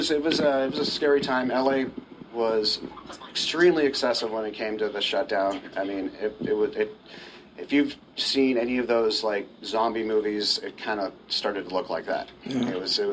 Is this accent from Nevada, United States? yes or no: yes; Reno, Nevada, United States; I was born and raised in Reno, Nevada, and then I basically went to school there